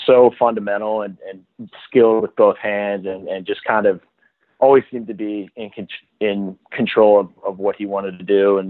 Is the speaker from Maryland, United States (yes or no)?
yes; Baltimore, Maryland, United States; growing up in Baltimore, I was so fortunate to, you know, we lived 3 or 4 miles from Homewood Field.